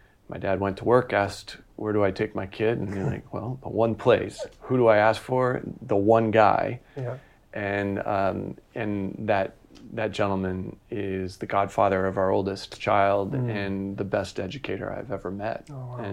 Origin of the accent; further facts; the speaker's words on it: Michigan, United States; also born or lived in Ohio; I grew up in Ohio and Michigan, primarily Michigan, or I identify as being from Michigan.